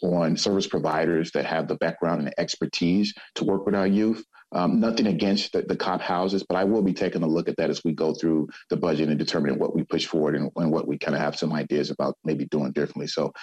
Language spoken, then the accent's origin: English; Chicago, Illinois, United States; I benefited greatly from those as a youth growing up in Chicago.